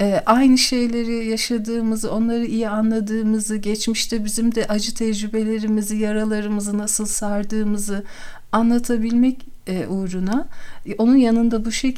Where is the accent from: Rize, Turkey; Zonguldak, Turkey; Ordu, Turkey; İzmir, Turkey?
Zonguldak, Turkey; Ben bir Zonguldaklı olarak mesela çok dikkatimi çeken bir durum.